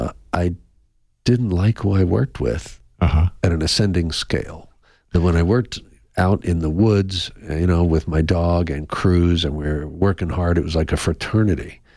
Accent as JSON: {"language": "English", "region": "Arizona", "country": "United States", "tie": "born or raised there", "said": "you know, I grew up in Southern Arizona, so wheeling and dealing down in Nogales, it becomes part of your blood."}